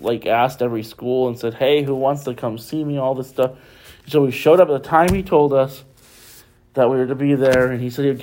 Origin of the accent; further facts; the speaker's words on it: Illinois, United States; I grew up in Illinois, so he wasn't the president yet, but President Obama was senator for the state of Illinois.